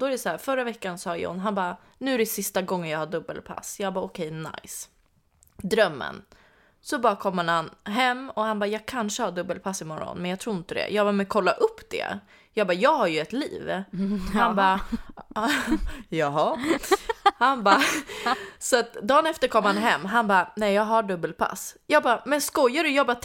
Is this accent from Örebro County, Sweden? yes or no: no; Stockholm, Stockholm County, Sweden; Då nämnde vi ju att du var västeråsare och jag var stockholmare.